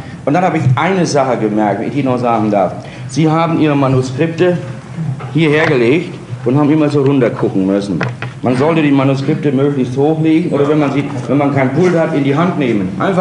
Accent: Bavaria, Germany; ich bin Bayer und geborener Bayer und Hamburger

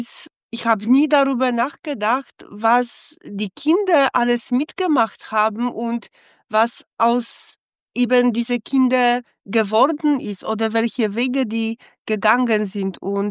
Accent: Poland; moved away as an adult; ich habe meine Kindheit in Polen verbracht

